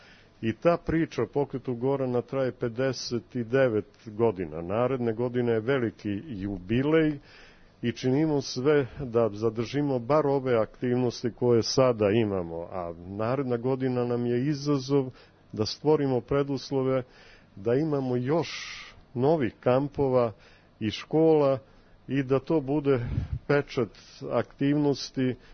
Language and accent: Serbian; Topola, Šumadija, Serbia; inače iz Topole sam Oplenačke